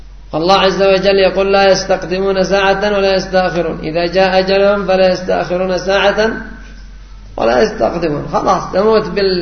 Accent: Yemen; هذا رد على الآن القدرية عندنا في اليمن

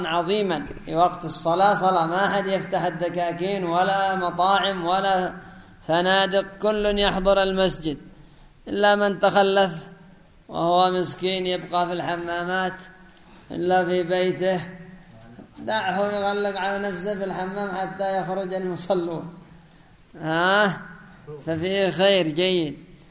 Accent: Yemen; خاصة المناطق الجنوبية عندنا في اليمن تجد الصلاة طيبة

